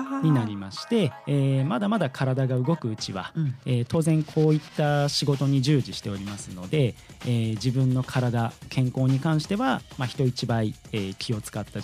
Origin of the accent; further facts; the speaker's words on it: Hokkaido, Japan; now in Mito, Japan; 私自身出身は実は北海道でございまして、今家族は、神奈川の方に住んでおります。私自身今単身赴任でこちらに来ておりまして、